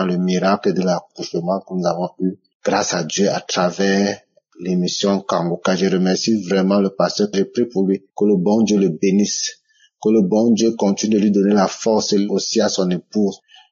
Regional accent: Cameroon; Je suis un Camerounais, fidèle auditeur de Kangoka.

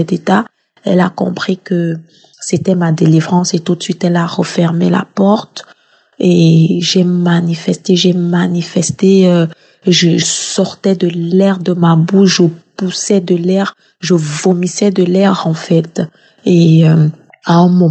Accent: Cameroon; Je suis une Camerounaise et je réside au Cameroun.

